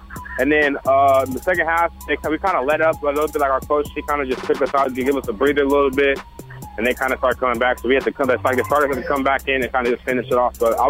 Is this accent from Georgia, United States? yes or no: no; Temecula, California, United States; No, I was born here. I did a lot of moving when I was younger. I grew up in Temecula and Marietta area.